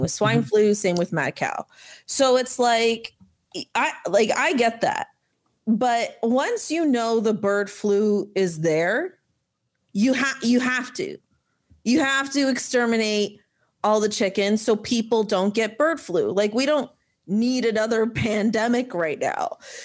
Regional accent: Canada; as a Canadian who's in Canada

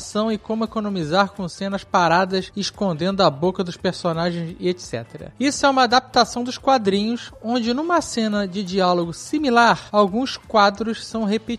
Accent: São Lourenço, Minas Gerais, Brazil; tenho 26 anos, sou de São Lourenço.

